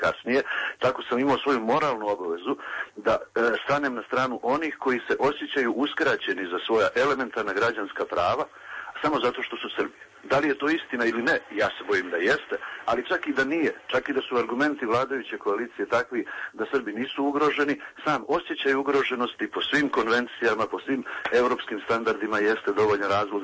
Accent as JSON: {"language": "Serbian", "country": "Montenegro", "said": "ja sam Crnogorac"}